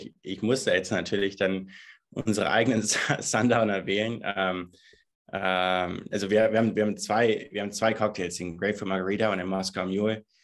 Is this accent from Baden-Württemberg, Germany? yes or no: no; Bavaria, Germany; Also ich bin in Bayern. Ich komme aus Bayern. Und der Firmensitz, der ist auch hier in der Nähe von München. Genau, und da sitze ich gerade.